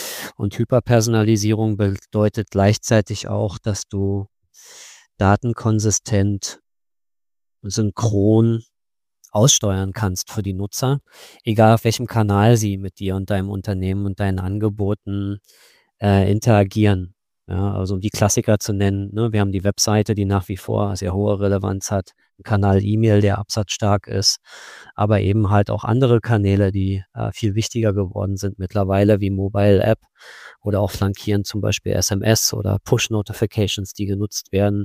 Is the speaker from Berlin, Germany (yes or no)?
yes; Berlin, Germany; born there; Ich bin Sales Director bei Dynamic Yield, bin gebürtiger Berliner